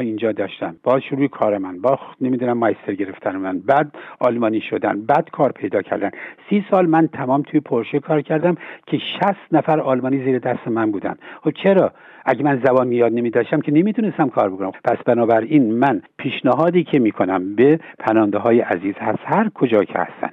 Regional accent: Iran; به عنوان یک ایرانی اول زبانتون یاد بگیرین

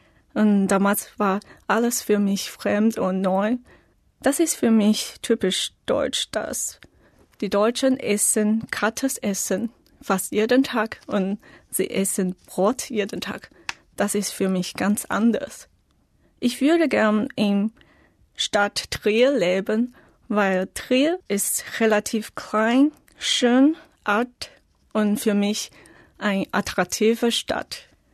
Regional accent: Taiwan; German is a second language; Ich komme aus Taiwan. Ich bin im Jahr 1990 geboren. Ich bin jetzt eine Studentin.

